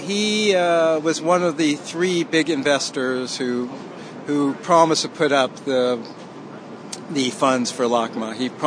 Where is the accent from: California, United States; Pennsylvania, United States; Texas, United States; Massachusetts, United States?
California, United States; Los Angeles; I grew up in Hollywood, Laurel Canyon.